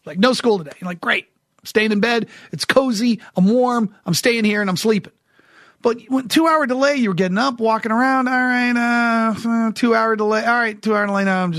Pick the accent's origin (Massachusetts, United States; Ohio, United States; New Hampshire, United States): New Hampshire, United States; That was my problem living in New England. I loved growing up in New Hampshire. I loved the fall.